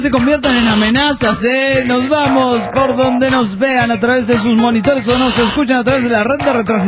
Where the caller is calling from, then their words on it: Concepción del Uruguay, Entre Ríos, Argentina; Hola amigos … de Concepción del Uruguay.